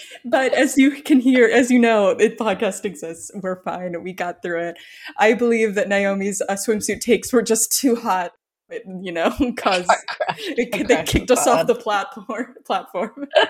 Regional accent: Minnesota, United States; I'm from the Midwest. I can't compete. Like, I'm from Minnesota.

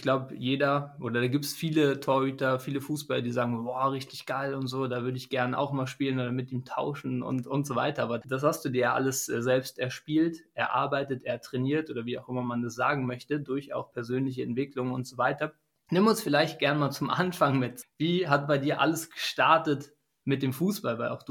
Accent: Germany; vielleicht anders als für die deutschen Zuhörer, bei uns in Deutschland.

